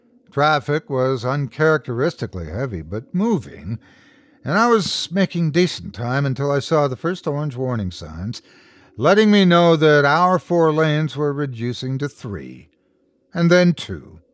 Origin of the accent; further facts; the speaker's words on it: Erie, Pennsylvania, United States; Then a long slog across basically the entire expanse of Pennsylvania on I-80 before another hour north on I-79 to Erie, Pennsylvania, where I'm from.